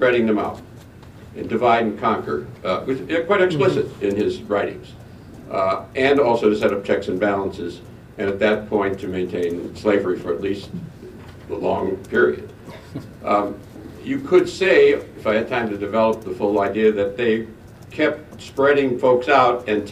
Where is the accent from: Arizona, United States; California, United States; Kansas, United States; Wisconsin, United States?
Wisconsin, United States; Racine; I'm from Racine, so. So I had a whole lot of nostalgia when I walked down the street around here